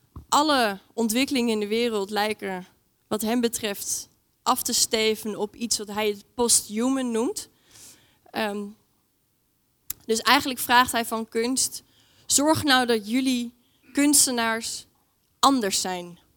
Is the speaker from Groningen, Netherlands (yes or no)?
no; Amsterdam, North Holland, Netherlands; Ik kom zelf uit Amsterdam, daar woon ik.